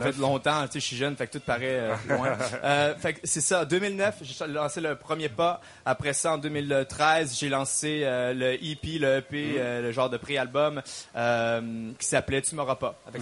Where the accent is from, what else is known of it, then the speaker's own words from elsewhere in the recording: Quebec, Canada; je suis originairement du Québec, fait que c'est sûr et certain, j'ai grandi avec cette piqûre-là de vouloir dire, je suis un francophone, c'est dans mes veines, c'est dans mon sang.